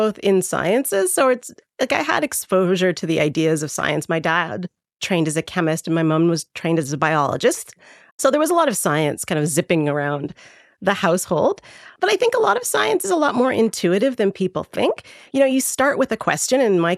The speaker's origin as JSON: {"language": "English", "country": "Canada", "tie": "born or raised there", "said": "which was safer where I grew up, because I grew up in Canada. There's not really any venomous snakes where I lived."}